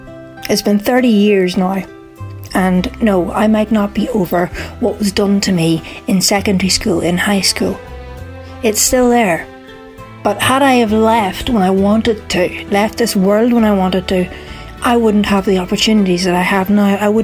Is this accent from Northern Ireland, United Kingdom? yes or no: yes; Northern Ireland, United Kingdom; I come from Northern Ireland.